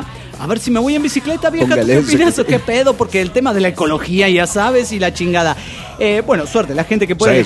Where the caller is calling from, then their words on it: Tultitlán, State of Mexico, Mexico; de Tutitlán, Edomex.